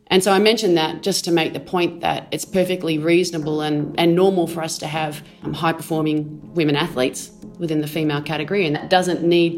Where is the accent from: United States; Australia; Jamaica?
Australia; I am an Australian Olympian, former 800 metre runner